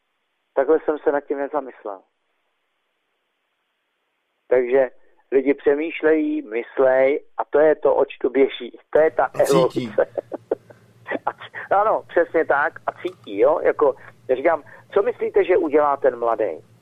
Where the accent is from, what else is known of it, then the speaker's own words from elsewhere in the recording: Prague, Czechia; aký som já Pražák